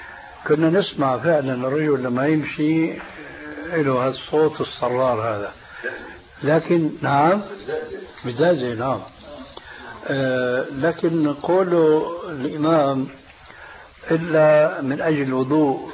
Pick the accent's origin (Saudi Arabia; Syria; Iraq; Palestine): Syria; كانت إلى عهد قريب عندنا في سوريا للرجال